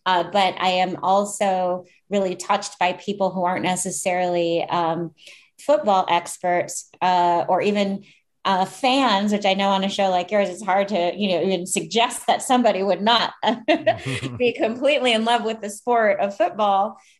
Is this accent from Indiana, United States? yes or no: no; Minneapolis, Minnesota, United States; what it was like for me to be … growing up in Minneapolis